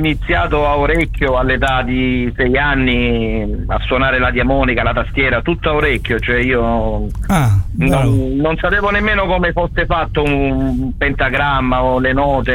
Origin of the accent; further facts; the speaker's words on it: Galatone, Apulia, Italy; Io sono originario di Galatone, della provincia di Lecce.